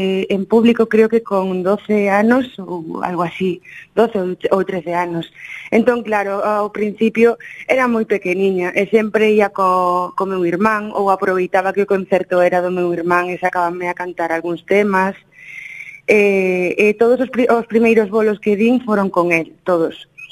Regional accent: Valdoviño, Galicia, Spain; quizá porque me criei na Frouxeira, en Valdoviño, con toda a miña familia, e levo metida no mar dende que nací.

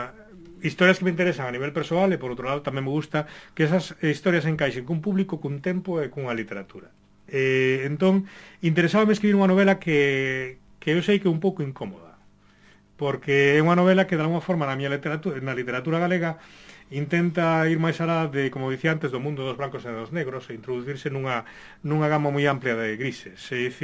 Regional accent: Galicia, Spain; Sinto que incluso como galego, como da miña época, da miña xeración

